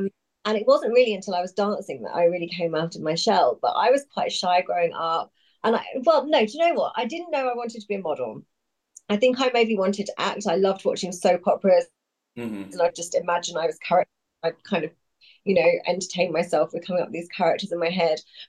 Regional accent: East of England, United Kingdom; also born or lived in Australia; I grew up in Norfolk. I was born in Australia. My family moved to England when I was two. Mm-hmm. And I grew up in, you know, small villages in Norfolk. If anyone knows Norfolk, Wroxham, Houghton. Mm-hmm. It was very quiet.

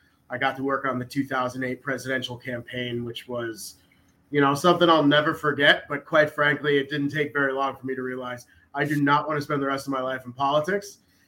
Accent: Florida, United States; I got to work for the team that I grew up around in South Florida.

